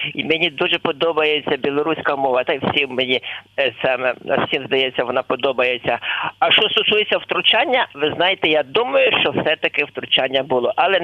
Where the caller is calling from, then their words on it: Rivne, Rivne Oblast, Ukraine; я з Рівного.